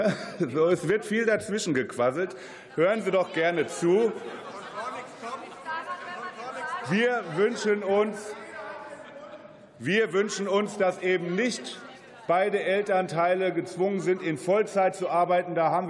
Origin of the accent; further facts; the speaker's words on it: North Rhine-Westphalia, Germany; In meiner Heimat NRW sind 7000 Lehrerstellen unbesetzt.